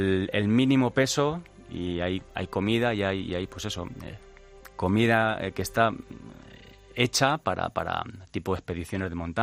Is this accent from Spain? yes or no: yes; Spain; soy el creo que soy el único español que va a la prueba.